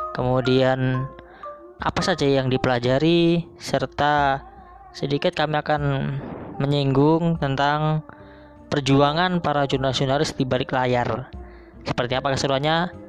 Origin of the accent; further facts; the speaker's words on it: Lamongan, East Java, Indonesia; saya akan berbincang dengan sobat karib saya yang juga berasal dari Lamongan